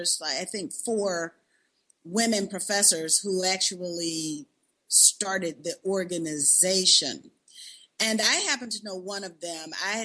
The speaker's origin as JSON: {"language": "English", "region": "the South", "country": "United States", "said": "Wait now. You know, I'm from the South."}